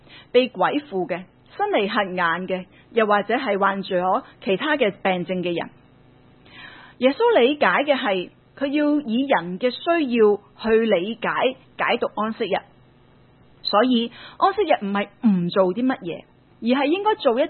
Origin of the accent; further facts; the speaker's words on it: Hong Kong; 今天忙碌是我们香港人生活的写照